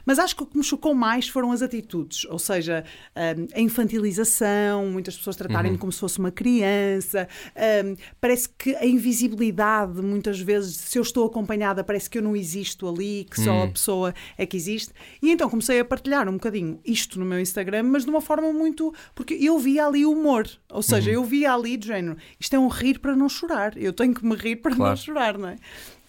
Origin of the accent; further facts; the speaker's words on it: Porto, Portugal; eu sou do Porto, não é?